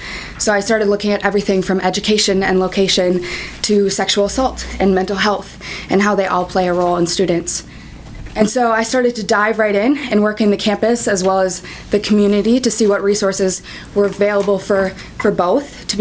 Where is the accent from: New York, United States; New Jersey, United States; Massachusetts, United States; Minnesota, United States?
Minnesota, United States; Cannon Falls; also born or lived in Eagan; I was born in Eagan, but I was raised in Cannon Falls, Minnesota, with 3 siblings amongst the cornfields and the forest.